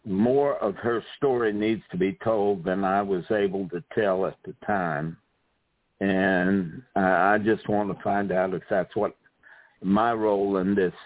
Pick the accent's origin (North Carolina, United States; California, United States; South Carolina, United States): South Carolina, United States; Now, at this time, I grew up in South Carolina. My mother's family is from Charleston.